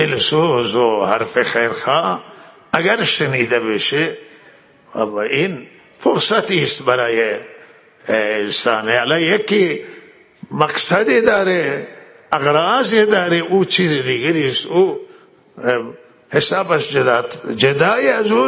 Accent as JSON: {"language": "Persian", "country": "Iran", "said": "همه ما ایرانی هستیم و صاحبان این وطنیم،"}